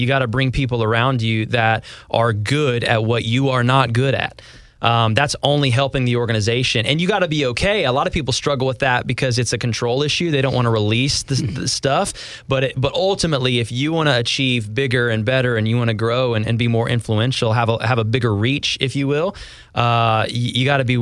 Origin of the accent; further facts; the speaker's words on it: Charleston, South Carolina, United States; Born in the Midwest, grew up in Charleston, South